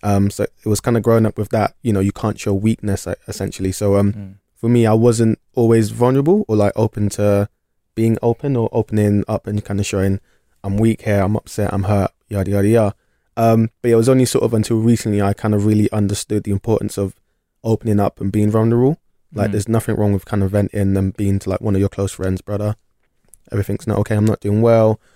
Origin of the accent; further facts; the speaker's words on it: London, United Kingdom; moved away as an adult; now in Bristol, United Kingdom; From London originally. Yeah.